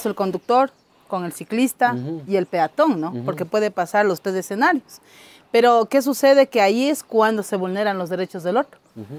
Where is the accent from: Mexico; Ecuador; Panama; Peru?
Ecuador; Ibarra, Imbabura; así somos los ecuatorianos, los ibarreños, los caranqueños, ¿no?